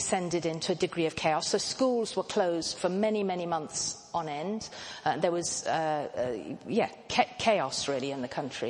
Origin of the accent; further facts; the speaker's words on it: Isfahan, Iran; born there; English is a second language; I was born in the middle of the 60s, 1966, in the very beautiful city of Isfahan, which is quite central in the country.